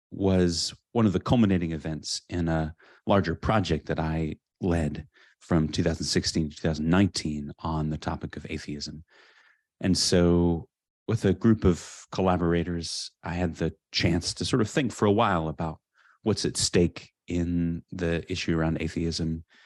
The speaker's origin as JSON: {"language": "English", "region": "California", "country": "United States", "tie": "born or raised there", "said": "I mean, I grew up in California in a suburb, and I was raised in a religious community."}